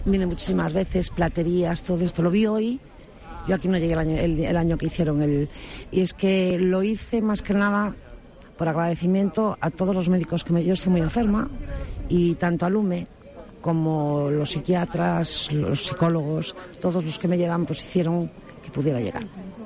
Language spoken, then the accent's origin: Spanish; Lugo, Galicia, Spain; Yo soy de Lugo.